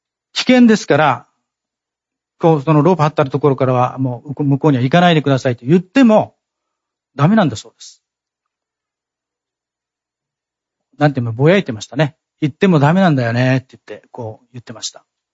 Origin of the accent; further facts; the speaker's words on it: Ogimi, Okinawa, Japan; 実は、私の地元、大宜味村にもですね、田滝という、それなりに有名な滝があります。